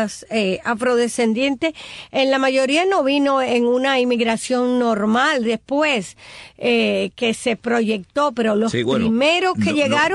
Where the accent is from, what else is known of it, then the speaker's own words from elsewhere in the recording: Cuba; moved away; yo cuando me fui de Cuba